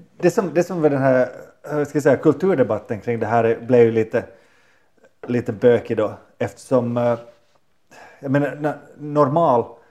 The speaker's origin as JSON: {"language": "Swedish", "country": "Finland", "said": "Finlands ryssar. Vi är finländare."}